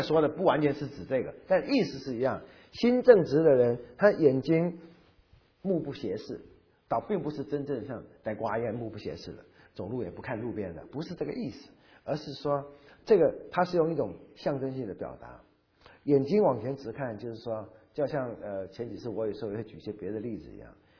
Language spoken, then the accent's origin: Chinese; China; 我们中国人是认为眼神很重要。